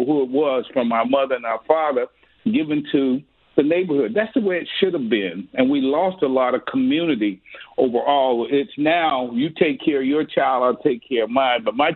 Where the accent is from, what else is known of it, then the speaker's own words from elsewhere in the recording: Toccoa, Georgia, United States; Growing up in North Georgia, in Toccoa, the one thing that you find, I grew up in a community where on one area was African-Americans and then across was a white community.